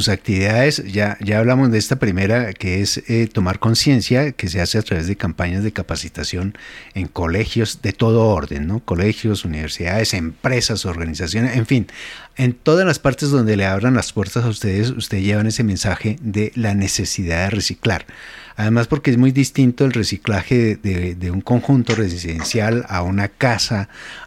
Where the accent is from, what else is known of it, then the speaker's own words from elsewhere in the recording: Bogotá, Bogotá D.C., Colombia; Yo recuerdo que en Bogotá, que es mi ciudad natal, pues hubo campañas ya hace mucho tiempo